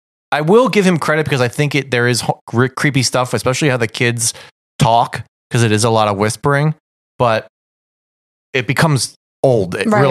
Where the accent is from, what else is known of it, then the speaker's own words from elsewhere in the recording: United States; If I'm super super craving the sugar, which I am because I'm American